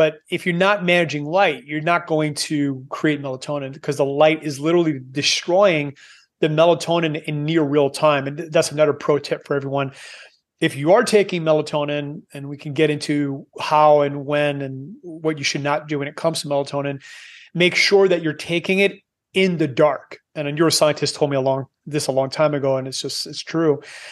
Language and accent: English; Canada; moved away; and I am Canadian, I moved away 19 years ago because I don't like cold.